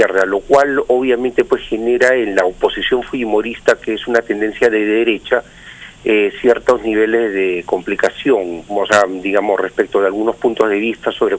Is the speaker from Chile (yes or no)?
no; Peru; nos llevan a nosotros como peruanos hoy en día una situación de incertidumbre